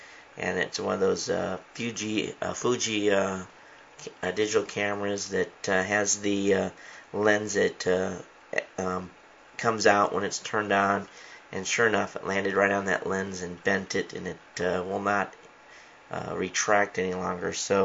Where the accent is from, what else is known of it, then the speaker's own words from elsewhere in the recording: United States; But, you know, I being American, I much prefer to drive on the right-hand side.